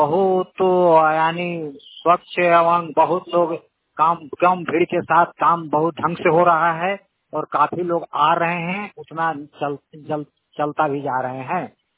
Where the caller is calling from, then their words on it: Tubra, Jharkhand, India; मैं झारखंड के पलामू डिस्ट्रिक्ट से हूँ। हमारा गांव तुबरा है।